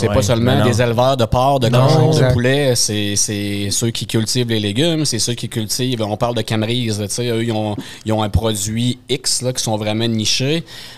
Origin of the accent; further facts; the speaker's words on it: Saint-Anselme, Quebec, Canada; je suis né à Saint-Anselme, puis j'étais petit cul, puis j'allais me promener en vélo dans le rang